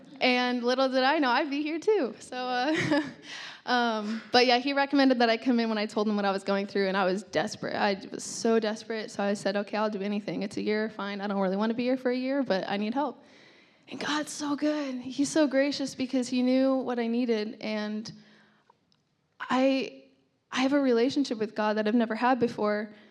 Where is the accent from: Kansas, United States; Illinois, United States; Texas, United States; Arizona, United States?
Arizona, United States; I was born and raised in Arizona.